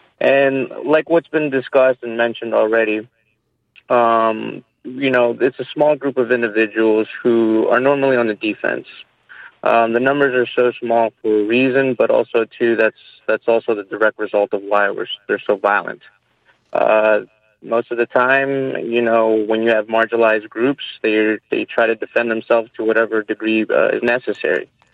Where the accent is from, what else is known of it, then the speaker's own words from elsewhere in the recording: El Salvador; So I'm from El Salvador